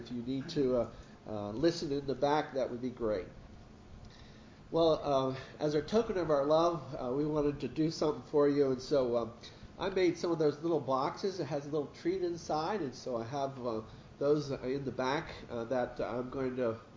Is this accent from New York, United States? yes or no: no; Pennsylvania, United States; Since I'm from Pennsylvania, I guess I'll root for the Phillies.